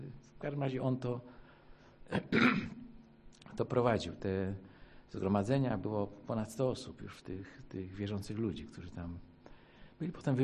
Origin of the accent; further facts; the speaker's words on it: Opole Voivodeship, Poland; born there; do tego miasteczka, gdzie się urodziłem, na południu Polski, w województwie opolskim